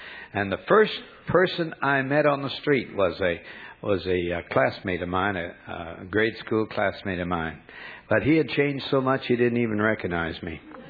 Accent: North Dakota, United States; born there; I actually was born in North Dakota. I think only five other people ever were.

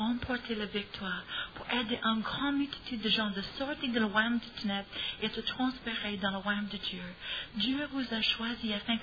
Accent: United States; French is a second language; Pour moi, en tant qu'Américaine, c'est un miracle

